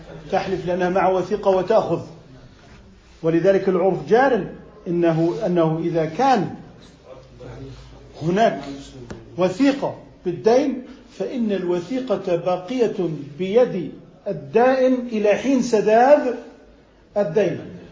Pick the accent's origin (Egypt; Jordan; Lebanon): Jordan; ونحن عندنا في الأردن عرف بتأخير المهر المؤجل